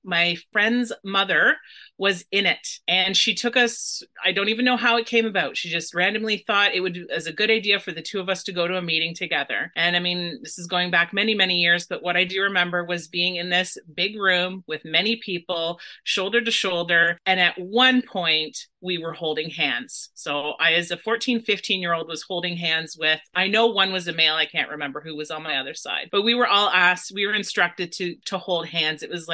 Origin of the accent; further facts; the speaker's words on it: Dorchester, Ontario, Canada; that was in Ontario and close to my hometown of Dorchester.